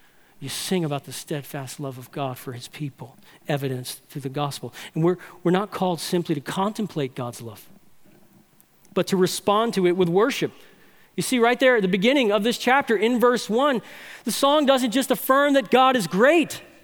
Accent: New Orleans, Louisiana, United States; My hometown sports team, the New Orleans Saints, went through a rough patch for about 40 years.

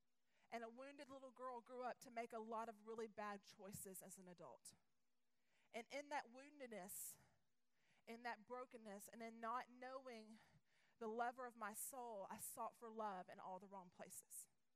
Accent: the South, United States; I grew up in the Bible Belt

